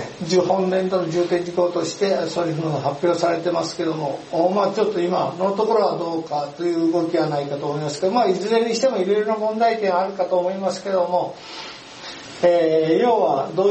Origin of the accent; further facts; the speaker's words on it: Hiroshima, Japan; moved away as an adult; 私自身はですね、出身は広島県でございましてですね、